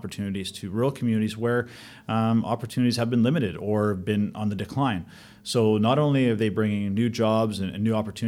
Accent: Canada; we're Canadian.

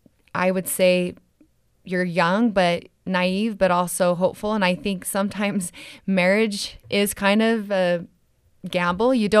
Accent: Utah, United States; growing up in the Salt Lake Valley.

